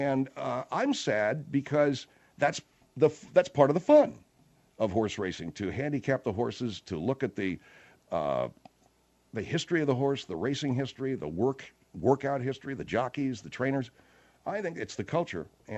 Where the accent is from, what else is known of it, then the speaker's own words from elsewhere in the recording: Arcadia, California, United States; as I have, I grew up around it. That's the only reason, folks. It's like growing up near Ebbets Field, or I suppose it's like growing up just around a sport that is played, that is practiced, that the culture of the city, you know. And in my little town of Arcadia, up in the San Gabriel Mountains